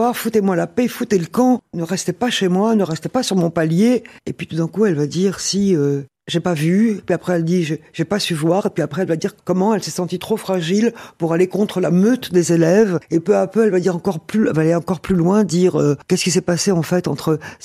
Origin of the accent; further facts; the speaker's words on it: Oran, Oran Province, Algeria; born there; moved away; je suis née à Oran, j'ai connu donc l'exil